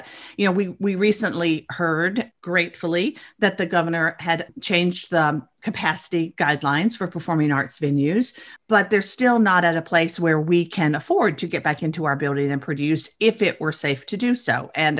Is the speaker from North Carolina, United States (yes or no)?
yes; North Carolina, United States; Yeah, we do. I grew up just outside of Chapel Hill.